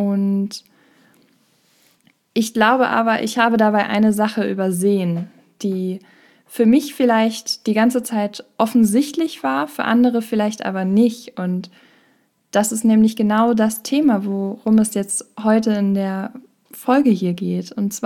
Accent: Schleswig-Holstein, Germany; Ich komme gebürtig aus Schleswig-Holstein und wohne im Moment im Ruhrpott

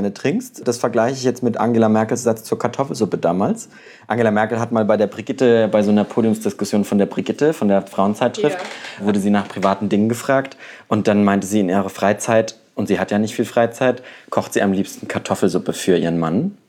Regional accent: Bavaria, Germany; ich komme ja aus dem Kaff aus Bayern.

